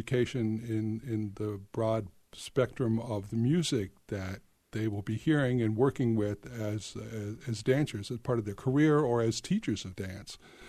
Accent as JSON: {"language": "English", "town": "Ottumwa", "region": "Iowa", "country": "United States", "said": "I said, well, I'm from this little town called Ottumwa."}